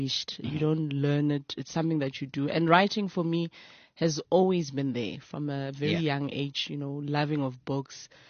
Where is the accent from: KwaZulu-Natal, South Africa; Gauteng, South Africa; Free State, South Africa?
Gauteng, South Africa; Then I was from Gwatema. That's where I ended up finishing my high school years. East Rand, you know, as people know, it's like your KZN, it's full of creative people.